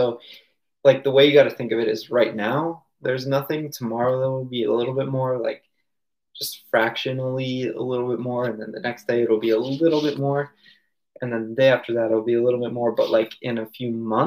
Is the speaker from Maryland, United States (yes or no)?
yes; Maryland, United States; Okay, so I'm at my home where I grew up in Maryland, and I love it here.